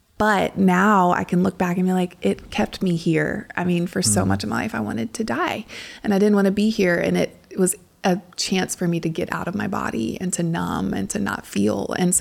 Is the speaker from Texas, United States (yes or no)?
no; Louisiana, United States; I grew up in South Louisiana.